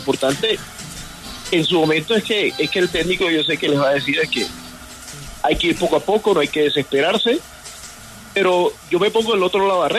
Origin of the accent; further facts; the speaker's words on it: Caribbean Region, Colombia; A pesar de que uno es costeño, pero uno tiene que ser agradecido con la tierra que le abrió las puertas.